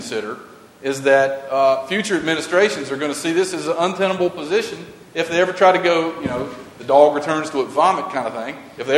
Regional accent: the South, United States; Newsflash, I'm from the South, all right? And anybody from the South will tell you

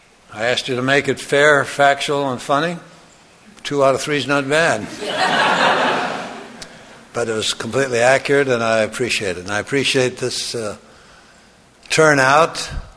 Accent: Lincoln, Nebraska, United States; he was invited to address the convicts in the state penitentiary in my hometown of Lincoln one Sunday morning at their chapel service.

